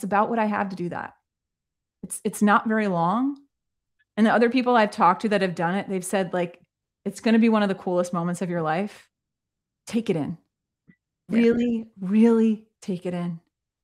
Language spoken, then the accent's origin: English; Baltimore, Maryland, United States; and I'm born and raised in Baltimore, a lifelong Orioles fan.